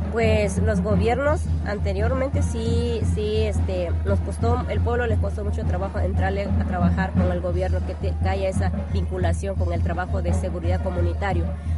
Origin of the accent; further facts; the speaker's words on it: Colombia; Soy originaria de Colombia.